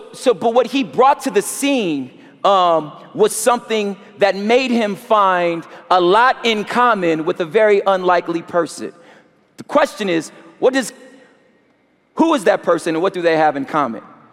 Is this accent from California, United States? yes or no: yes; California, United States; I'm a Californian